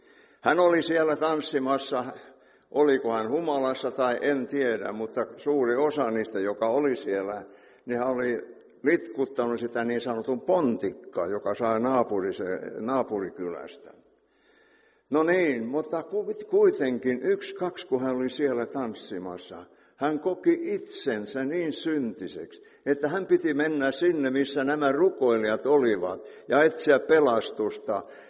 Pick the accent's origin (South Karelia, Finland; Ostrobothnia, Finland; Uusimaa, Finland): Ostrobothnia, Finland; Ylipurmo; Tulee mieleen tuolla Ylipurmulta sieltä, mistä mä oon kotoisin.